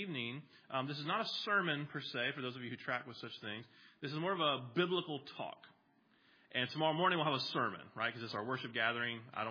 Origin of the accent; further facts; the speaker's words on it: Texas, United States; also born or lived in Nashville, Tennessee; now in Kansas City, United States; I live in Kansas City, Missouri. I'm not a native to the Midwest either. I grew up in South Texas, grew up in the South, spent 12 years in Nashville, Tennessee. So I'm a Bible belter, from upbringing.